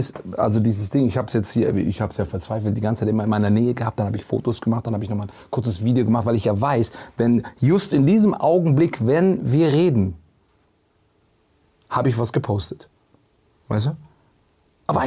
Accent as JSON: {"language": "German", "country": "Eritrea", "said": "aber wir sind beide aus Eritrea."}